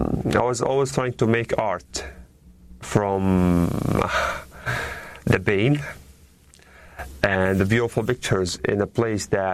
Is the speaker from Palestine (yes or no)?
yes; Deir el-Balah, Gaza Strip, Palestine; English is a second language; I'm originally from Deir el-Balah city. I'm originally from Gaza Strip.